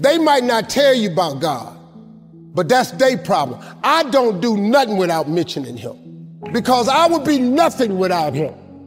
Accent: Welch, West Virginia, United States; I'm from Welch, West Virginia. I grew up in the hood.

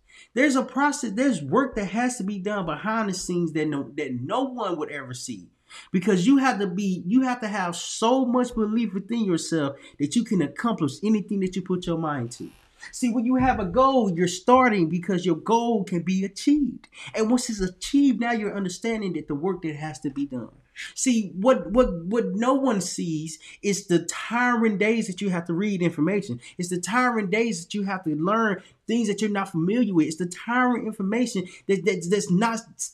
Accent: Little Rock, Arkansas, United States; yes, coming from a small town, because I'm from Little Rock, Arkansas.

